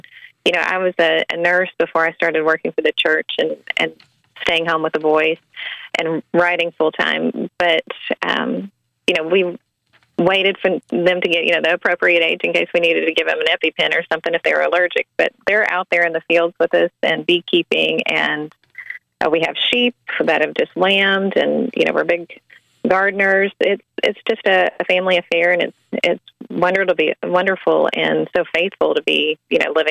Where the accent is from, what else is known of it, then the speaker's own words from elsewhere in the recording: Kentucky, United States; now in Hawesville, United States; Originally, I'm from Appalachia, the eastern part of the state, but this is my husband's hometown, and we've traveled all over.